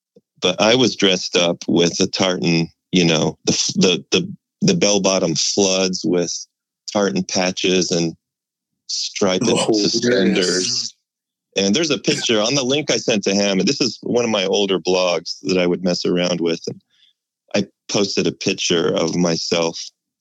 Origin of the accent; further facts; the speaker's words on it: Salt Lake City, Utah, United States; I was a kid, and I don't even know if they even, I grew up in Salt Lake.